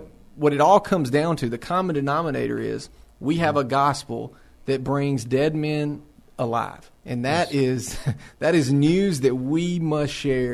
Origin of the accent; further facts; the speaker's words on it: Tennessee, United States; You have me who was born and raised on a dairy farm in the middle of nowhere, Middle Tennessee.